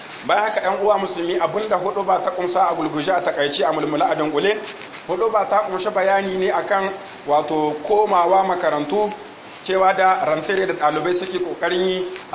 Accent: Niger; اللهم احفظ بلادنا النيجر واجعله آمنا مطمئنا

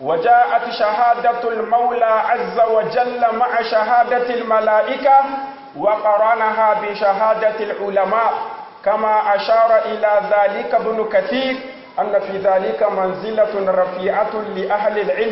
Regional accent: Niger; اللهم احفظ بلادنا النيجر، واجعله آمنا مطمئنا

